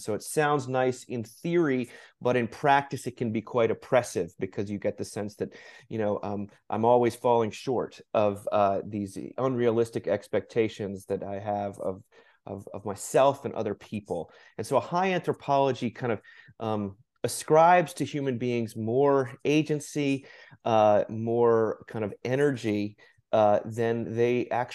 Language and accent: English; New York City, New York, United States; moved away as an adult; now in Virginia, United States; I'm originally from New York City, actually. So moved down here about 14 years ago.